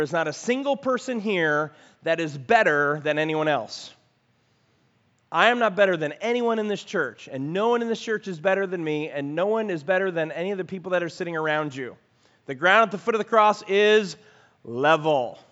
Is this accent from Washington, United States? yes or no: no; Chicago, Illinois, United States; I'm from Chicago, and I used to love going to museums.